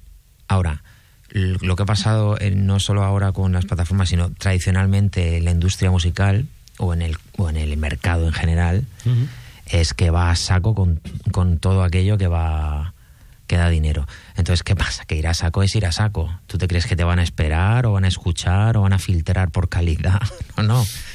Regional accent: Murcia, Region of Murcia, Spain; A lo mejor porque soy de Murcia hago las dos.

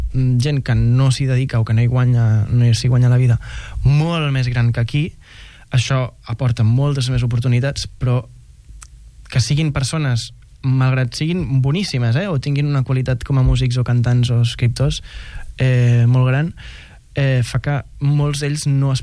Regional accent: Igualada, Catalonia, Spain; jo soc d'Igualada i ara estic vivint

